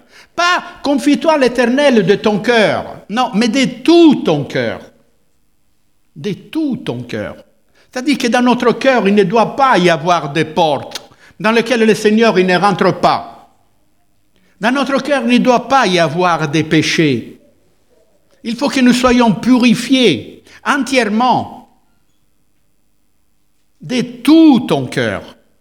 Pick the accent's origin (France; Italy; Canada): Italy; Moi, je suis italien, parce que je suis ici, sur terre.